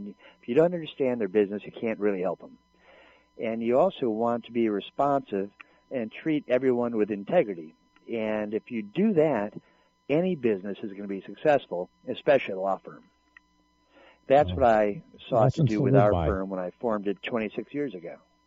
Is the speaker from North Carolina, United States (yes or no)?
no; Chicago, Illinois, United States; moved away as an adult; now in Los Angeles, United States; Well, you know, I'm from Chicago, and I came to California to go to law school.